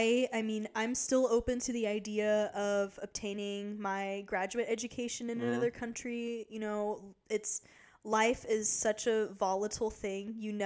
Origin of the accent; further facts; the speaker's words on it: Houston, Texas, United States; now in Saarland, Germany; That was a huge culture shock for me moving here to the Saarland, because I'm from Houston. And there's like 4 or 5 million people in Houston.